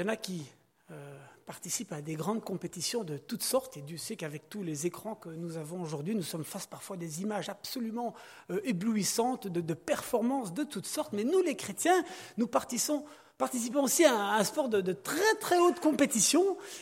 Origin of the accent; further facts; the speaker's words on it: Belgium; Comme Kevin l'a dit, je viens de Belgique et je dois vous avouer que j'en suis extrêmement fier.